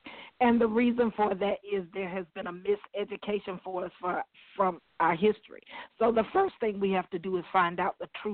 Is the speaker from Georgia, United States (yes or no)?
yes; Atlanta, Georgia, United States; I am from Metro Atlanta.